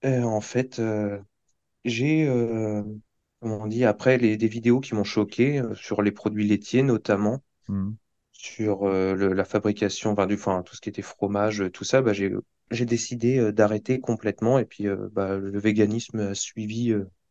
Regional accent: Tours, Centre-Val de Loire, France; Je suis originaire de Tours et je me suis remis au rap il y a 4 ans maintenant.

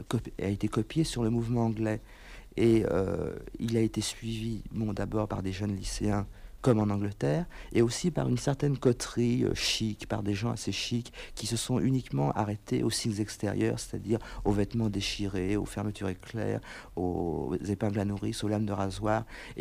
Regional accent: Paris, Île-de-France, France; moi, je suis né à Paris, j'ai toujours vécu dans une ville.

